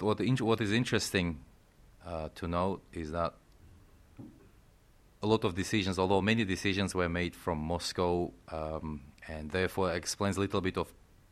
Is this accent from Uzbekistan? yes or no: yes; Tashkent, Uzbekistan; English is a second language; I'm a city boy myself. I'm from Tashkent.